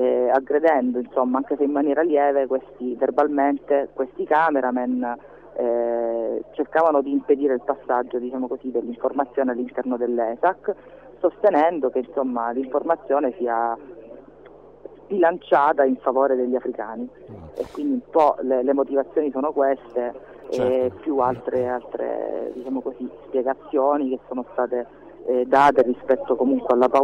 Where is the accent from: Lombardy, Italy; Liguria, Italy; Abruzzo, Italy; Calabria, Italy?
Calabria, Italy; lo dico in quanto calabrese